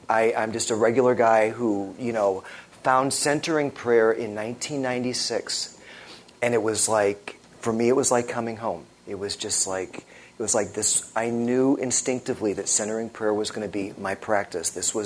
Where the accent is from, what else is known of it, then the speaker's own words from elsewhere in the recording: St. Louis, Missouri, United States; I'm from St. Louis.